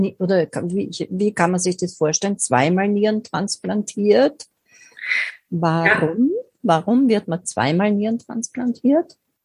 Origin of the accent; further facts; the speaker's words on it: Austria; jetzt könnt ihr hören, ich komme auch aus Österreich